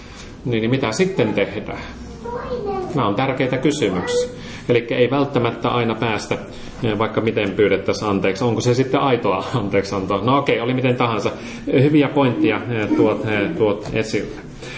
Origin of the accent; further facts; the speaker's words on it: Savo, Finland; niin kuin minä olen savolainen, niin vähän niin kuin diplomaattisemmin kertoa asioita.